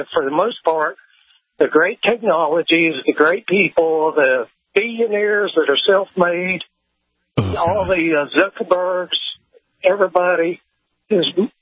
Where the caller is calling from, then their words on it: Florida, United States; I'm calling from the Free State. Yeah, we're open and having a good time tonight.